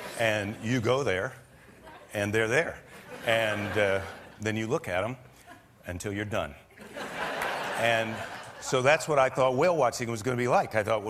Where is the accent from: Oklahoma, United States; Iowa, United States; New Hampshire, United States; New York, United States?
Iowa, United States